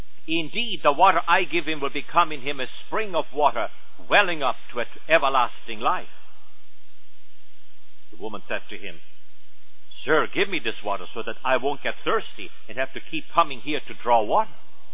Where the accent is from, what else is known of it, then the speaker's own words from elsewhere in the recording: Switzerland; moved away; I came from Switzerland 35 years ago to this beautiful country. This has become now my country